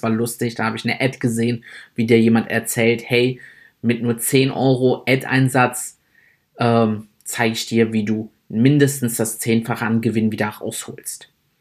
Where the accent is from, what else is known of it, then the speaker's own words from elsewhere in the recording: Italy; Ich bin Italiener, ich bin dadurch natürlich generell ein bisschen temperamentvoller